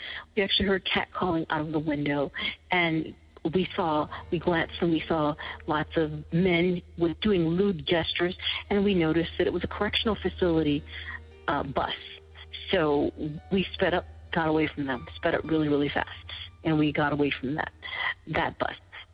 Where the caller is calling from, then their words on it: North Carolina, United States; I'm calling from North Carolina